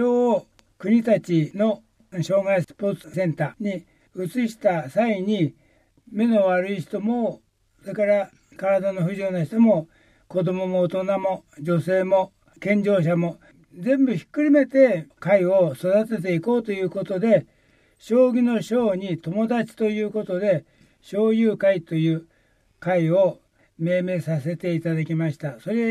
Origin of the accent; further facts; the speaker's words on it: Tokyo, Japan; born there; 福岡です。生まれは東京なんですけども、